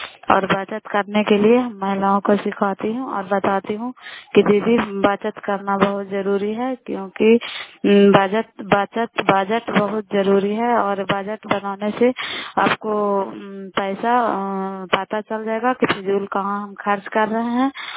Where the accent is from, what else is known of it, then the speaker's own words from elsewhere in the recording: Bihar, India; नालंदा जिला कराय ब्लॉक की निवासी हूँ।